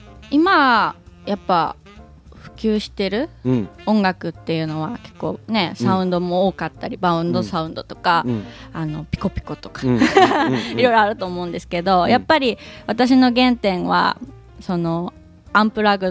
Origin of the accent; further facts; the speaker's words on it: Aichi, Japan; also born or lived in Osaka; now in Tokyo, Japan; 愛知県なんですけども、その後で、大阪に5年ほど行ってまして